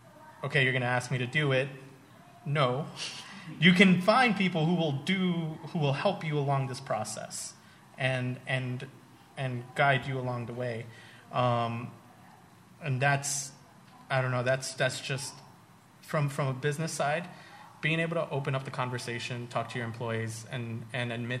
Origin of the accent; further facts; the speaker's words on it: New York, United States; One, I don't know if it's the fact that I'm from New York, I'm very open and say things outright